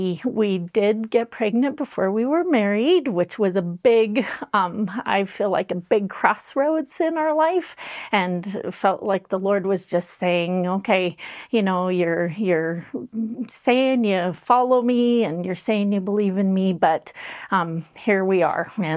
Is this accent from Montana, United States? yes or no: yes; Ennis, Montana, United States; Well, I grew up in Ennis, Montana, which is a lovely place to grow up. I was a public school child, and my parents were both working parents.